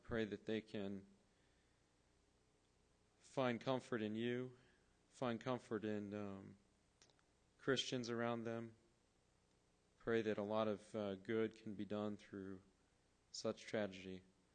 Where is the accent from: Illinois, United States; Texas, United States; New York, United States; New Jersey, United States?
Illinois, United States; want to say that the storms that passed through Illinois earlier today, many of you heard about, actually my hometown was the one that was hit the hardest.